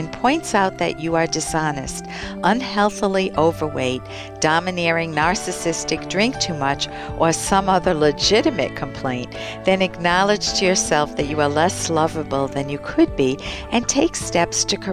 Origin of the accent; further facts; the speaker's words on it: Cranston, Rhode Island, United States; So we went to a secondhand shop on Oakland Avenue, where I grew up in Cranston.